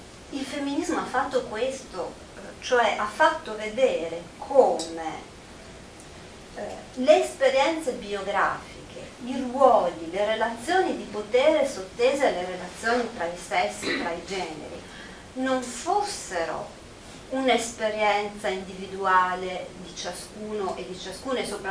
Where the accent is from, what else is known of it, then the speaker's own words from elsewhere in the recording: Milan, Lombardy, Italy; born there; Sono nata quindi a Milano, perché la mia famiglia era emigrata in parte a Milano, in parte a Genova, in parte a Torino.